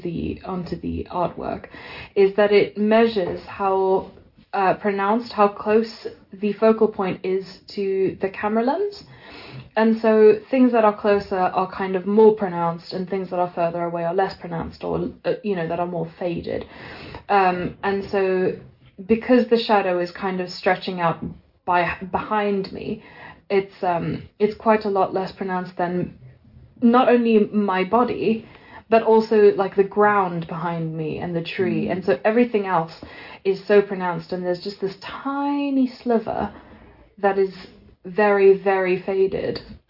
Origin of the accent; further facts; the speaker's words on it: South Africa; I am South African, and I had an amazing experience as a child